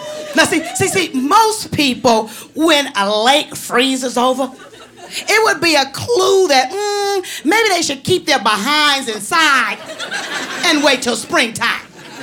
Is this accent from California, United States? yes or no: yes; California, United States; I'm from California. I have to admit it.